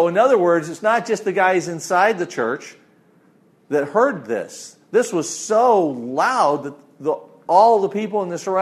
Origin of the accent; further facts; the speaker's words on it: Prescott, Arizona, United States; Okay, so I'm from Prescott, Arizona, and I walk into this room and I hear a guy speaking English from deep south Louisiana.